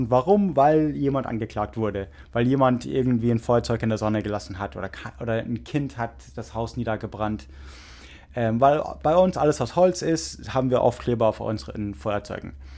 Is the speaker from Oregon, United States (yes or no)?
yes; Oregon, United States; ich habe ein paar von Oregon erwähnt, wo ich herkomme.